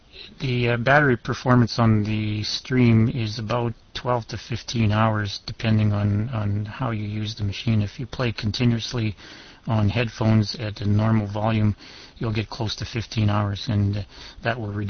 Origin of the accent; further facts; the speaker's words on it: Canada; so I'm also Canadian, and I would dearly love it if they can make those books available up here.